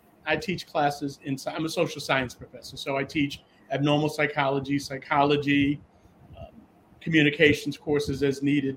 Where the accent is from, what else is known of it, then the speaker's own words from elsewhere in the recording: Bronx, New York, United States; I'm born and raised in the Bronx, graduated Evander High School, went on to college at Baruch